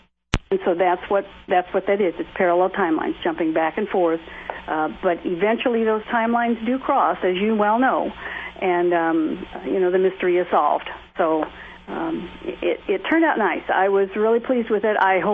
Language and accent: English; Springfield, Illinois, United States; Well, I was born and raised in Springfield.